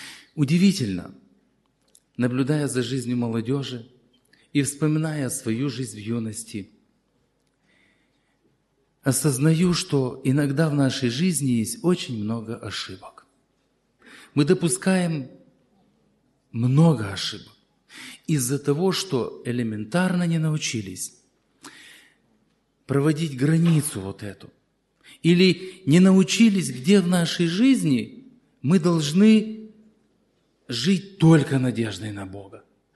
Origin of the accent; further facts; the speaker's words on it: Zakarpattia Oblast, Ukraine; Я приехал из Закарпатья. Совершаю пресвитерское служение в двух небольших церквях. Живу в городе Мукачево.